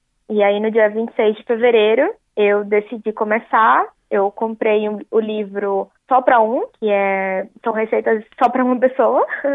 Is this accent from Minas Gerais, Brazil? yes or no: no; Salvador, Bahia, Brazil; now in São Paulo, Brazil; eu estou há um ano morando em São Paulo, e eu sou de Salvador